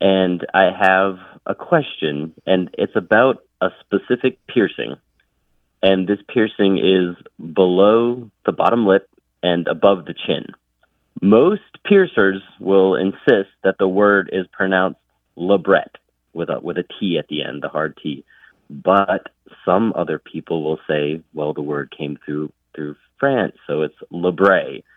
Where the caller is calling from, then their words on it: Wilmington, North Carolina, United States; I'm calling from Wilmington, North Carolina.